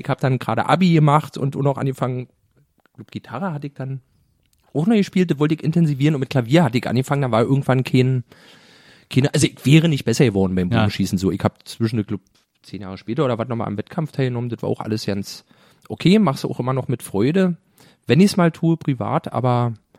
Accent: Berlin, Germany; Ich bin ja schon immer schon. Berliner.

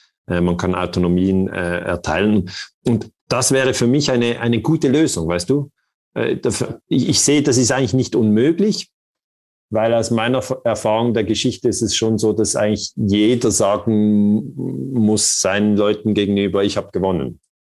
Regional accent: Switzerland; Ja, also die Schweiz ist ja eigentlich in der gleichen Lage wie Deutschland und Österreich.

